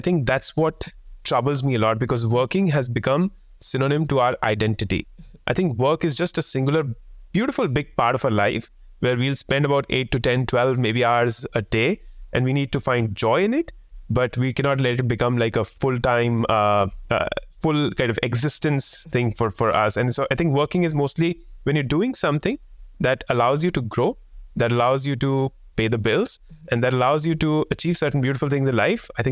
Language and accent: English; India; now in Melbourne, Australia; I come from India. We've recently moved here to Melbourne.